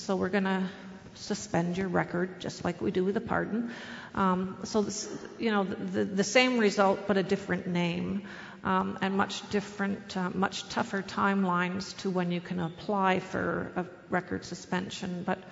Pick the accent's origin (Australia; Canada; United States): Canada; Toronto, Ontario; I'm from Toronto way back